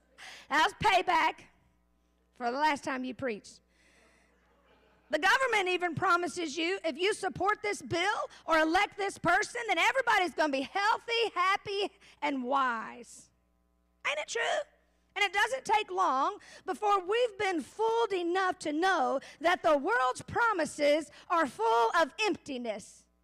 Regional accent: Alabama, United States; Not high like y'all all think, because I'm from Alabama, but calm down.

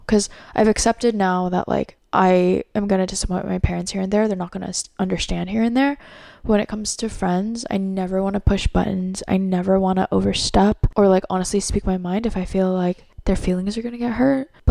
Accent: United States; Like, I am Asian American. Their happiness is my happiness.

